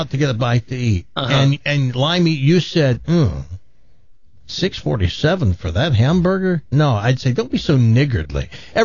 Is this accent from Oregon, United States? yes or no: no; Tennessee, United States; I'm from Tennessee.